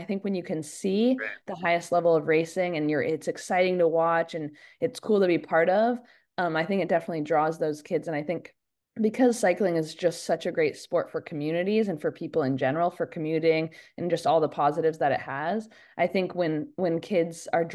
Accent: Park City, Utah, United States; I know I started first grade there. So first grade all the way through Park City High.

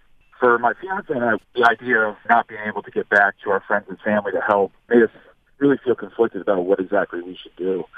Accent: New England, United States; now in Florida, United States; We're from New England originally.

